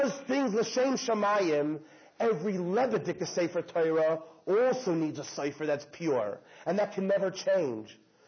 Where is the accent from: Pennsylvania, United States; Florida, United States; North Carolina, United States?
Florida, United States; Miami Beach; Geller, we remember growing up in Miami Beach, my sisters and I, that for years and years, an elderly couple, Mr. and Mrs. Geller